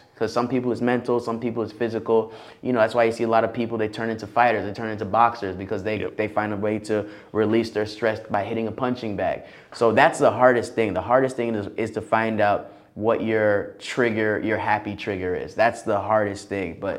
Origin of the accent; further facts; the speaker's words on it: Florida, United States; because I'm from Florida, we ain't meditating, bro.